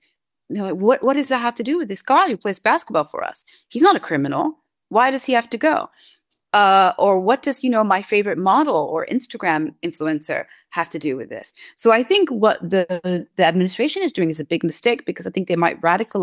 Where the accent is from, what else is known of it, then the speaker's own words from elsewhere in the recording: United States; I mean, I'm an American, so I'm biased, but I think American people are ultimately quite fair.